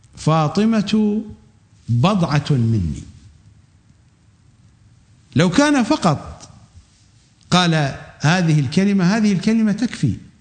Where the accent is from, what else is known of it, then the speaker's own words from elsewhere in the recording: Iraq; accent: Iraqi; كما نقول في لهجتنا العراقية المعاصرة، أم ورقة شي دافعة كم ورقة؟